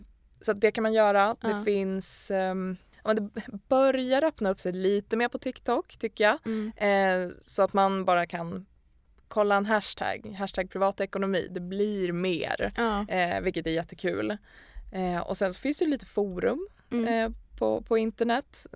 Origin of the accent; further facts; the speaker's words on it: Gävle, Gävleborg County, Sweden; Vi kommer ju från Gävle båda två.